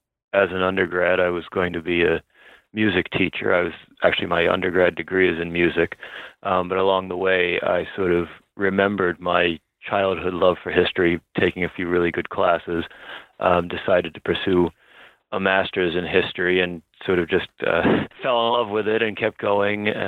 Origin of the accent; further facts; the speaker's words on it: Baltimore, Maryland, United States; I'm from Baltimore, but my wife is from Long Island.